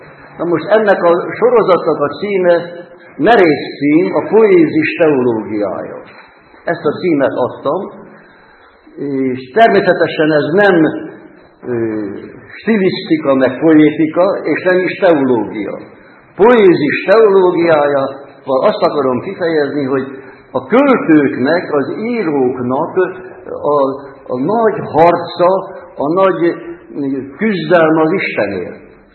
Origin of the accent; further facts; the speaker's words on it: Hungary; Ráadásul még öreg magyar ember is vagyok.